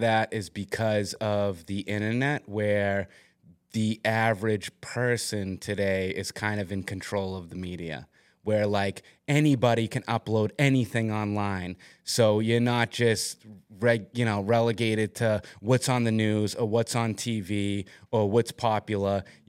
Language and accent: English; Bridgewater, Massachusetts, United States; I knew about it because I grew up in Bridgewater.